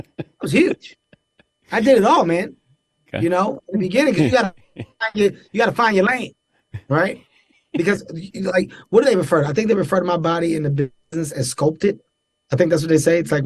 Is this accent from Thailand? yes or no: yes; Thailand; now in United States; I grew up in Thailand.